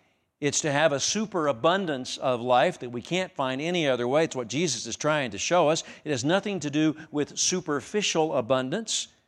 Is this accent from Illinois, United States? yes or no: no; Amarillo, Texas, United States; I grew up in Amarillo. We didn't know where the key was to the front door, right?